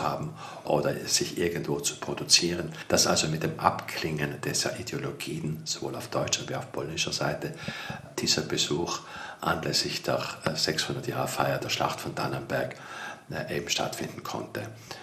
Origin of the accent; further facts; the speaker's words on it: Trentino-Alto Adige, Italy; Südtirol, ich stamme ja aus der Gegend, hatten wir diesbezüglich keinerlei Probleme.